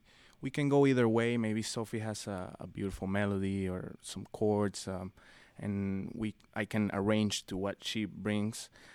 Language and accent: English; Caracas, Capital District, Venezuela; moved away as an adult; now in Miami, United States; me personally, I'm from Caracas, Venezuela, and I grew up there for 19 years. So it's a very urban, almost like a rock, a lot of concrete vibe, you know.